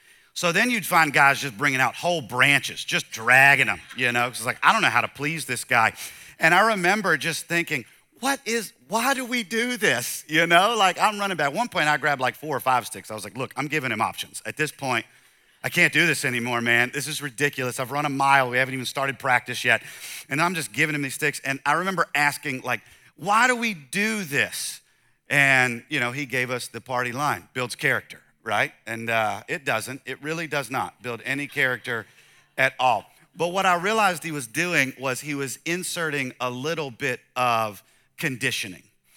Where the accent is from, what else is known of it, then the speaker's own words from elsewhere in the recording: the South, United States; And I'm from the South, and so it's like 95 degrees outside with 1,005 humidity, just ridiculous.